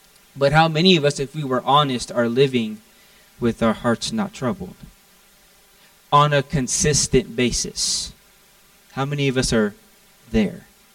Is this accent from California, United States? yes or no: no; Florida, United States; I'm from Florida. We got storms in Florida.